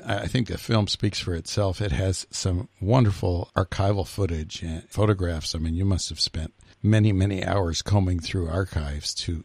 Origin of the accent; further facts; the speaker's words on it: West Coast, United States; also born or lived in Los Angeles / Seattle; Because I grew up on the West Coast between Los Angeles and here in Seattle.